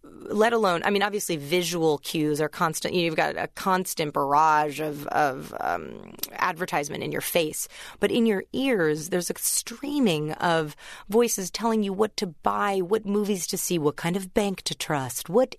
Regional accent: United States; I was the only American at my college, and I felt, especially being American and being in England

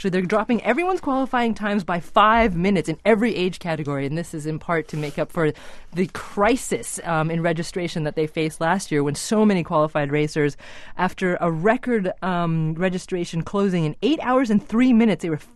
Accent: Brookline, Massachusetts, United States; And Brookline, my hometown, come and stay for 2 hours and not at night.

